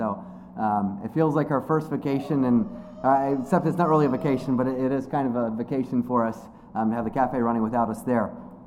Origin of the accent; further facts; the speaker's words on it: Reading, Pennsylvania, United States; I come from Reading, Pennsylvania, or Kenhorst Mennonite Church. It's a small borough just outside of Reading.